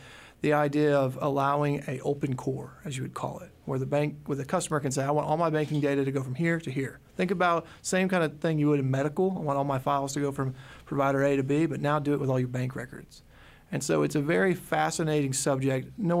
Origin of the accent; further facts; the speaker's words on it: Fayetteville, Arkansas, United States; also born or lived in Elkins / Bentonville; now in Springdale, United States; I was born in Fayetteville, lived in Elkins, lived in Bentonville, went to school there, and then graduated high school in Peerage and now live in Springdale where my kids go to school. So I consider the whole area my home.